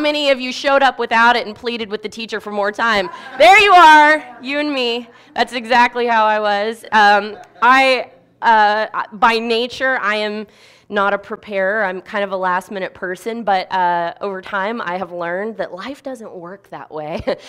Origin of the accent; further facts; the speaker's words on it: Winter Haven, Florida, United States; As Pastor Bill said, I am from Winter Haven, Florida. If you don't know where that is, nobody does, so that's fine. I usually tell people I'm from Legoland. Legoland, Florida.